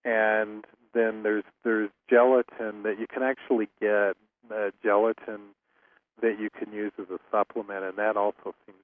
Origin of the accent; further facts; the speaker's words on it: Kentucky, United States; I'm from Kentucky, and we know how to pronounce all words perfectly.